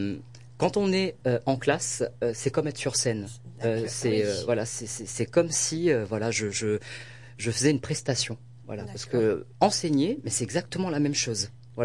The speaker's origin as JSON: {"language": "French", "region": "Réunion", "country": "France", "tie": "born or raised there", "first_language": "Réunion Creole", "said": "je parle créole réunionnais, je suis français et je parle anglais."}